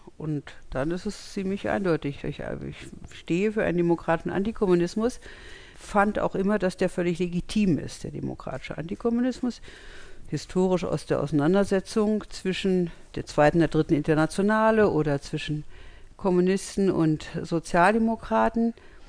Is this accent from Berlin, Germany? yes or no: yes; Berlin, Germany; als Kind in West-Berlin habe ich vor jedem Fopo Angst gehabt